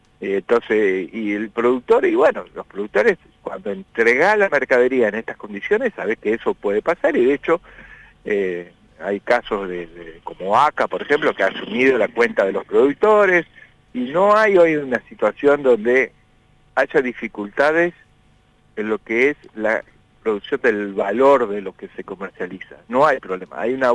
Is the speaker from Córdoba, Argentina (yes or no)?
no; Entre Ríos, Argentina; la radio que desde mi infancia me ha acompañado, como el de T11, porque yo soy del departamento de Uruguay.